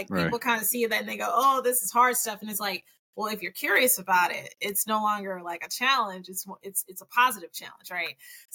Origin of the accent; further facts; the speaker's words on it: the South, United States; And I'm from the South, right?